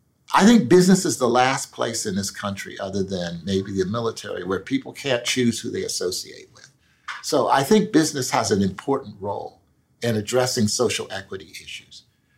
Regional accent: Philadelphia, Pennsylvania, United States; The analogy I would use is with respect to education in my hometown of Philadelphia.

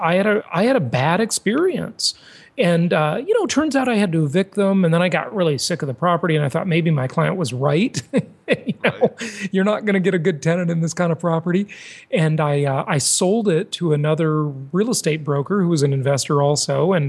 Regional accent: Los Angeles, California, United States; I grew up in Los Angeles. I grew up kind of poor, never had much money.

